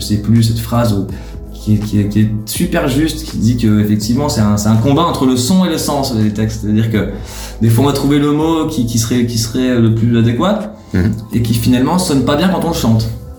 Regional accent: Grand Est, France; de ma région natale, plutôt mon département natal, qui est les Vosges.

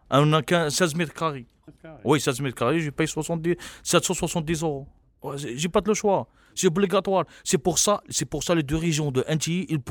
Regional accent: Algeria; Même moi, je suis algérien.

